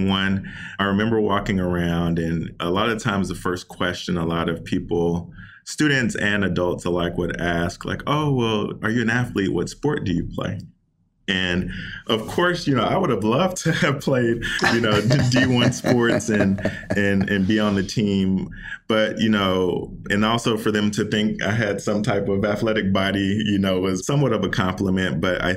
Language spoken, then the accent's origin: English; the South, United States; growing up in the South, there's kind of this Southern hospitality is a real thing.